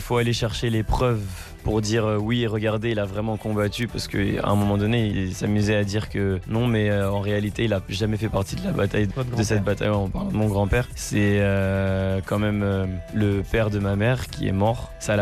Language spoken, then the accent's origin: French; France; Je suis français, je vois pas pourquoi ils m'ont empêché.